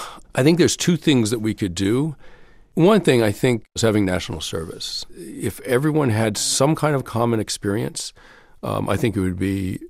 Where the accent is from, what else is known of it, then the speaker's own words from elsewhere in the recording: New York, United States; We saw that I'm from New York, and we saw that in New York after 9/11.